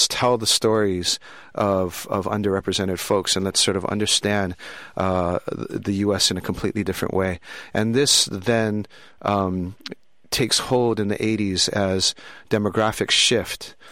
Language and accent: English; Honolulu, Hawaii, United States; accent: Hawaiian Pidgin; Yeah, I grew up in Honolulu, Hawaii, and, you know, people talk about changing demographics